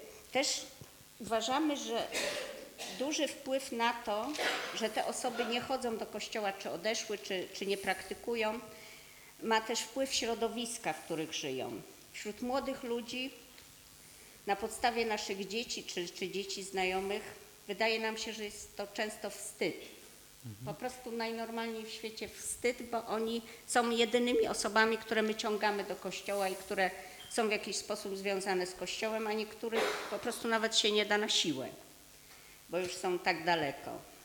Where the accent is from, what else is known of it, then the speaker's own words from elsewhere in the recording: Wiesbaden, Hesse, Germany; jestem z Wiesbaden.